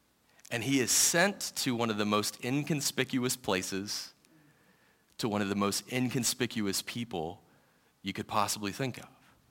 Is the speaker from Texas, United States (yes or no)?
no; Georgia, United States; So I'm going to use Georgia, my home state